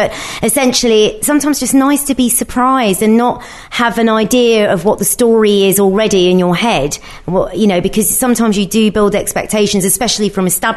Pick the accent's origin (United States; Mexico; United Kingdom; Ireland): United Kingdom; I did pack an umbrella being a Brit.